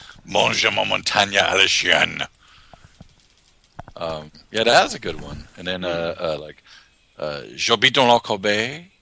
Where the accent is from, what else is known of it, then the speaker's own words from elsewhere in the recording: United States; but as an American, I messed it up.